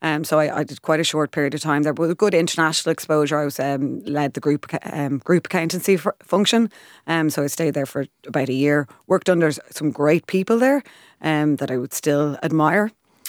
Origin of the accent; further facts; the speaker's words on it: Rathfarnham, Leinster, Ireland; So I grew up in Rathfarnham. Great place to grow up. Family of five, fantastic upbringing.